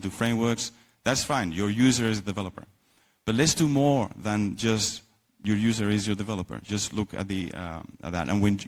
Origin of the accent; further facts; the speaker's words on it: Spain; I'm from Spain.